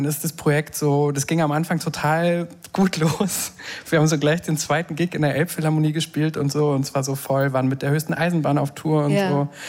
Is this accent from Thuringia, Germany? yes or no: no; Berlin, Germany; ich bin auch, wohne in Berlin und bin aus Berlin.